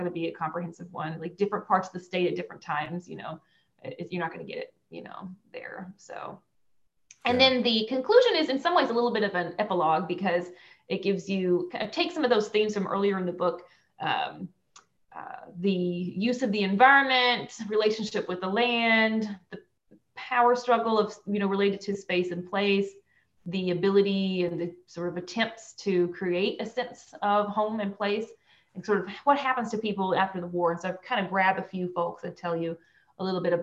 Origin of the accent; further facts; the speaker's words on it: Arkansas, United States; I'm originally from Conway County.